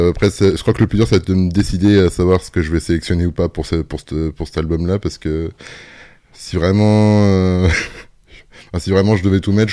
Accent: Angers, Pays de la Loire, France; Alors, je viens d'où? Je viens d'Angers, du coin dans tous les cas.

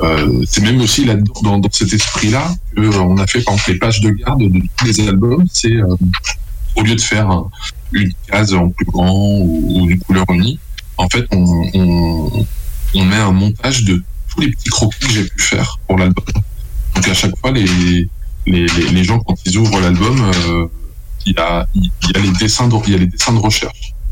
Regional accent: Pays de la Loire, France; un crayon de bois, comme on dit chez nous en Maine-et-Loire.

